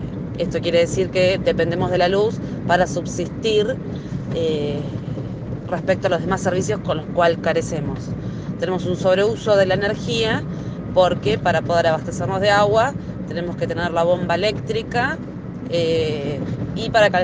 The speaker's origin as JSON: {"language": "Spanish", "town": "Parque Sicardi", "region": "Buenos Aires", "country": "Argentina", "said": "los cortes en Parque Sicardi, que es de donde soy yo, se hacen cada vez más seguido."}